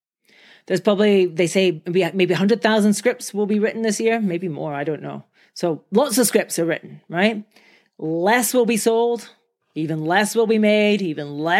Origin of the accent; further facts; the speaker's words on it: England, United Kingdom; I love it. I'm English. Equally useful.